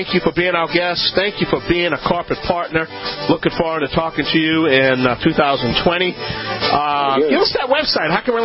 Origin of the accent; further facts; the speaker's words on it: Louisiana, United States; this is Home Talk USA.